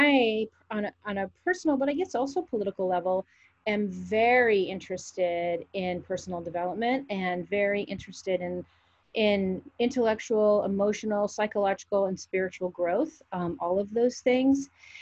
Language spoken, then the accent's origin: English; Pasadena, California, United States; now in San Luis Obispo, United States; I grew up in Pasadena, but I came here to go to Cuesta first, actually, and then I transferred to Cal Poly.